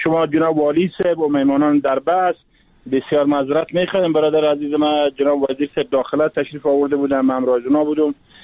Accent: Farah, Afghanistan; مشکلات زیربنایی و اقتصادی داشتیم ما در ولایت فرا.

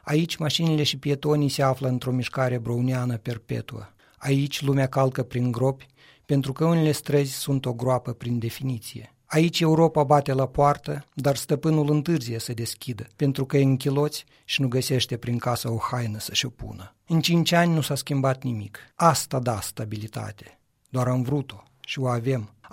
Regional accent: Romania; now in Canada; Cel puțin eu aud foarte clar, cucurigu, poate pentru că sunt român.

